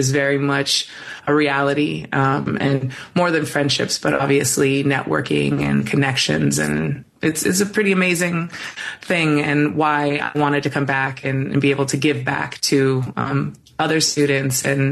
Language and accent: English; Tempe, Arizona, United States; You know, I grew up here in Phoenix, Arizona, and actually Tempe, literally like 10 minutes away from campus.